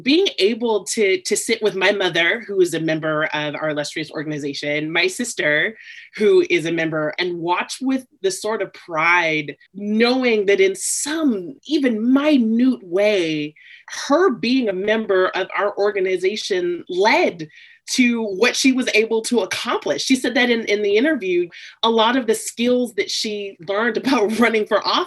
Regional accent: California, United States; even being a Californian, actually, and been in contact, never set foot in the same room with Kamala Harris

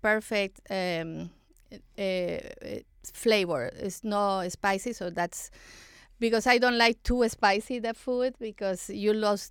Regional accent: Honduras; I'm from Honduras, Central America

